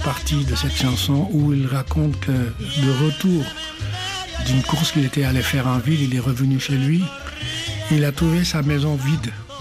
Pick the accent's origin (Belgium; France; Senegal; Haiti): Senegal; je suis sénégalais, français. Mais d'âme, d'esprit, culturellement, je sais que je suis assez cubain.